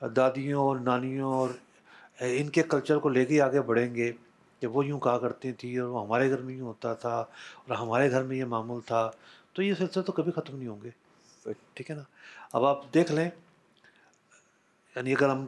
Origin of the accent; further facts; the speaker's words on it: Karachi, Sindh, Pakistan; ہم لوگ کراچی کے ہیں تو ہمیں تو یہ کھانا بڑا پھیکا لگ رہا ہے،